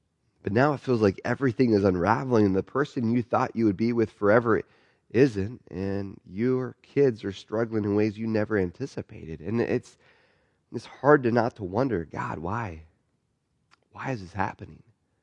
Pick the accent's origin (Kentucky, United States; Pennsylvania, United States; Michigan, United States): Pennsylvania, United States; I'm from Pennsylvania, so I'm used to driving in the snow.